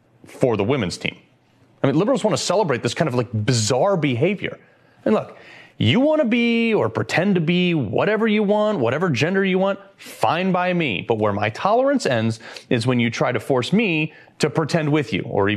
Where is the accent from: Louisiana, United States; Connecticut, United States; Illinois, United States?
Connecticut, United States; my least favorite, from my home state of Connecticut